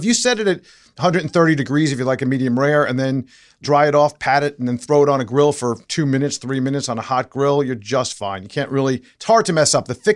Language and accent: English; New York, United States; moved away; Well, what I'm worried about is all the New Yorkers coming down here. I came down from New York in 1987.